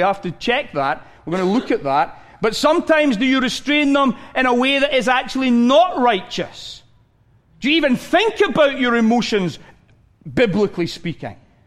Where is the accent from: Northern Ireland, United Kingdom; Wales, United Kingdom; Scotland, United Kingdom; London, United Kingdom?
Scotland, United Kingdom; I'm Scottish